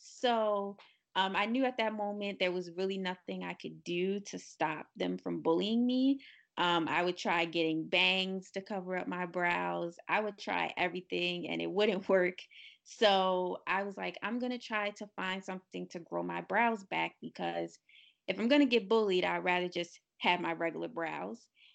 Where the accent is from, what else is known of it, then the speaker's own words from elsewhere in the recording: Baltimore, Maryland, United States; I just turned 18 about a month ago. I'm from Baltimore, Maryland.